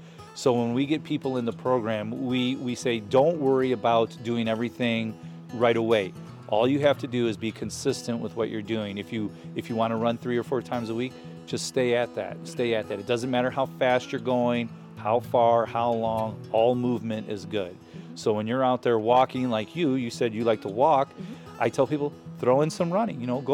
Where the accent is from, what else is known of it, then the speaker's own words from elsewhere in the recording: Spencer, Ohio, United States; Yeah, I grew up south in Spencer.